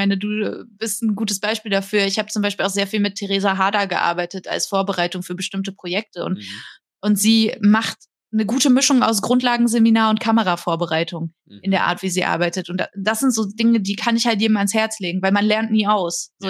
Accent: Saxony, Germany; ich komme aus Sachsen, bestimmte Endungen benutzen wir halt nicht.

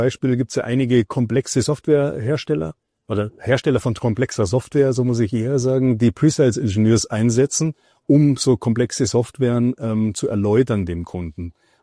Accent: Bavaria, Germany; vielleicht merkst du, dass ich mich sehr gerade bemühe, Hochdeutsch zu reden. Ich bin Bayer

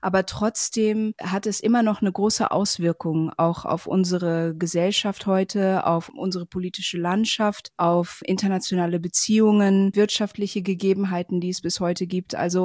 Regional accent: Indonesia; also born or lived in Germany; Ich bin zum Beispiel in Indonesien aufgewachsen und in Deutschland, also in Europa und in Asien.

